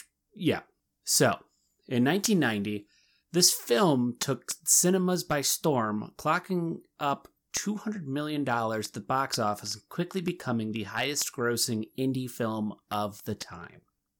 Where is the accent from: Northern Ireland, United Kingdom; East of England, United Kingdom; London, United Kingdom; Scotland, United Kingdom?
Scotland, United Kingdom; Yeah, I'm not orcish. I'm Scottish.